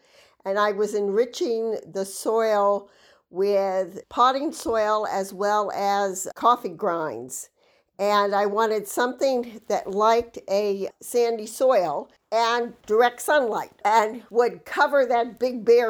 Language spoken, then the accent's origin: English; East Coast, United States; born or raised there